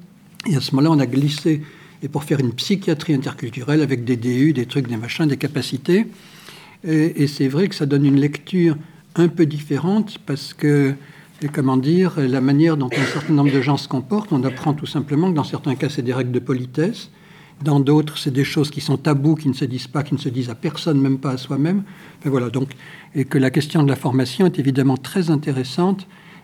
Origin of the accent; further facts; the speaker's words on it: France; c'est pas si simple que ça, et même chez nous en France.